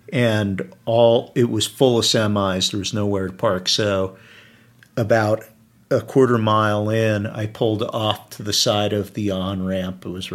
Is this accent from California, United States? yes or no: no; New Jersey, United States; I'm from New Jersey.